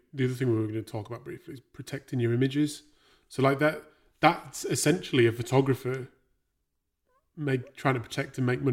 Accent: United Kingdom; because I think we are quite reserved, aren't we, as British people?

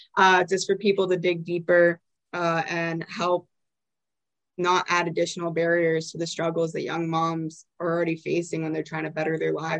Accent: Calgary, Alberta, Canada; I came from Panorama, so, like, almost basically Airdrie, nowhere close to Fores

